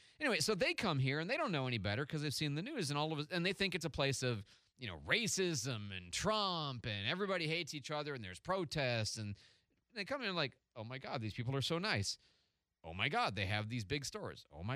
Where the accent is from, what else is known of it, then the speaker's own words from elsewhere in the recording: Chicago, Illinois, United States; But where in the United States are you from? Well, I would tell them Chicago because that's as close as you could really get geographically and they'd have any point of reference.